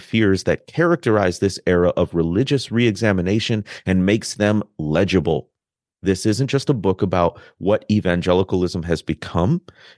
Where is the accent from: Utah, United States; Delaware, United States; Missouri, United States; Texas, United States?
Missouri, United States; Kansas City; That threat informed every aspect of my life as an evangelical girl growing up in Kansas City in the 80s and 90s.